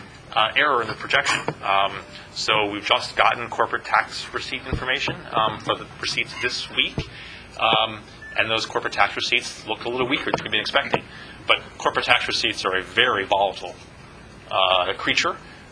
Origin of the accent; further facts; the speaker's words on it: Poughkeepsie, New York, United States; I grew up in Poughkeepsie, New York. I have very fond feelings for Poughkeepsie.